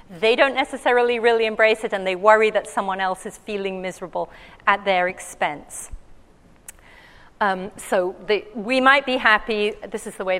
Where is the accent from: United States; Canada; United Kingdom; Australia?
United Kingdom; England; I come from England. We love our road rage.